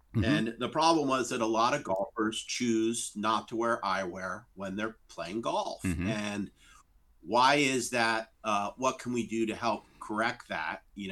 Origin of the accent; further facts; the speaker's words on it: New York, United States; also born or lived in Vermont; Well, I grew up outside of New York, born and raised in Westchester